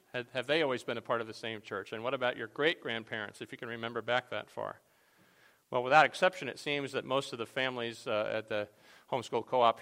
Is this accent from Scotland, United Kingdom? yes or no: yes; Scotland, United Kingdom; although I do know I'm Scottish